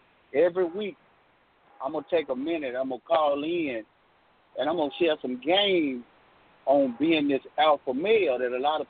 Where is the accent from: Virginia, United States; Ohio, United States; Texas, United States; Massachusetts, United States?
Texas, United States; Well, keep my name in your head. … I'm from Texas.